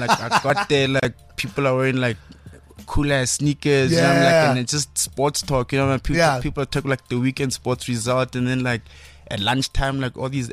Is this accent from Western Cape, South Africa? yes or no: no; Mahikeng, North West, South Africa; accent: North West; moved away as an adult; was born in Mafutang, born and raised in Mafutang, but I always claim Lesotho, like I'm from there